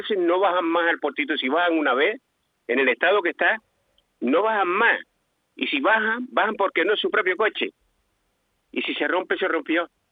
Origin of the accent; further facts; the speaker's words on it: Morro Jable, Canary Islands, Spain; cuando yo era pequeño, porque yo he estado, soy de Morro de toda mi vida